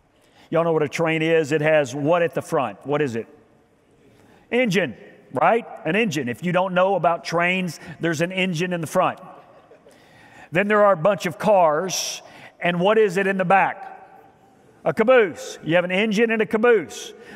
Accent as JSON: {"language": "English", "town": "Spring", "region": "Texas", "country": "United States", "tie": "born or raised there", "said": "I grew up down in Spring, Texas. All of you know that. All of our family is still down there."}